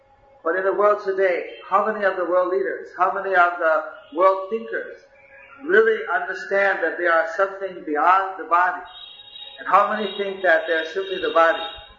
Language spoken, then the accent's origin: English; India; English is a second language; actually I'm an Indian. I'm an Indian citizen, and I'm speaking to you as an Indian.